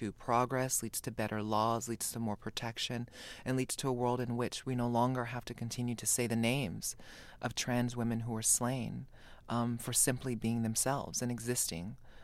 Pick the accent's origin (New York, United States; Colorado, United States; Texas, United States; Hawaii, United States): Hawaii, United States; I, you know, growing up in Hawaii, trans people were a part of my everyday.